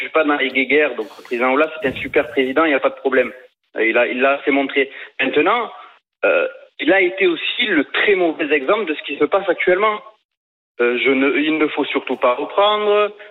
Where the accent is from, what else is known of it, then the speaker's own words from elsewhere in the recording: France; on a l'impression peut-être nous que c'est plus présent en France parce qu'on est français